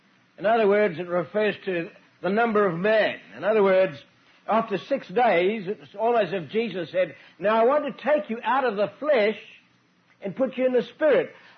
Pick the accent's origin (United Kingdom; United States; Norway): United Kingdom; Scotland; Being a Scotsman, I'm entitled to read between the lines.